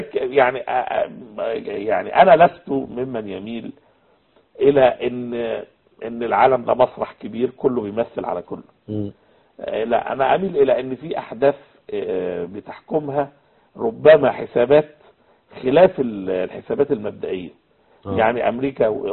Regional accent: Egypt; عندنا في مصر

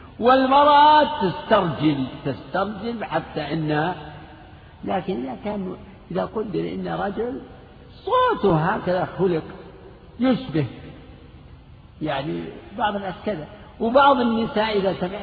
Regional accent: Najd, Saudi Arabia; فيه نوع من صيد البر اسمه عندنا في نجد اسمه الوضيحي

